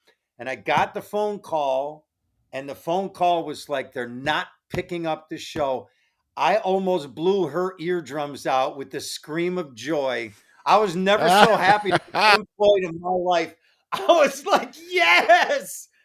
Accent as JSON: {"language": "English", "town": "Buffalo", "region": "New York", "country": "United States", "tie": "born or raised there", "said": "And then I wanted to shoot it in my hometown of Buffalo."}